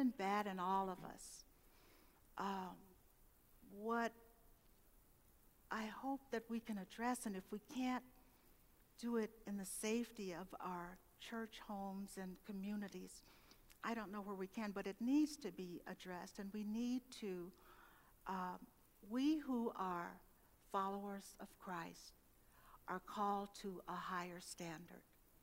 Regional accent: St. Louis, Missouri, United States; born there; which is where my sister and I were born, but didn't our growing up took place someplace else.

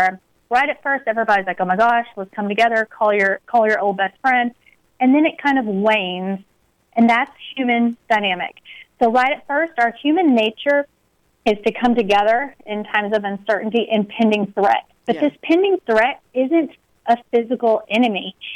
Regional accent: Corsicana, Texas, United States; There's a wonderful physician in my hometown of Corsicana, Texas.

